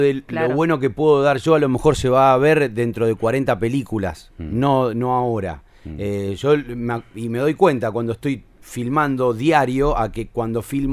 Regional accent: Rosario, Santa Fe, Argentina; uno siempre feliz de que somos de acá, somos de Rosario.

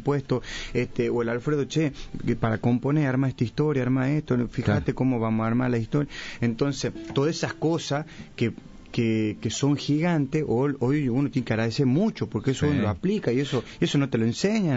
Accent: Salta, Argentina; Y yo soy salteño, nacido y criado en Salta Capital

